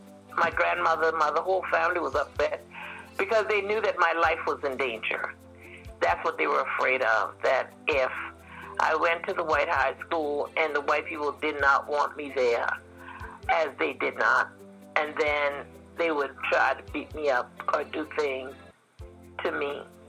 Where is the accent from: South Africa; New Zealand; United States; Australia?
United States; Hollywood, South Carolina; I grew up in South Carolina, a place called Hollywood, South Carolina, a very rural community. In fact, we used to call it the country.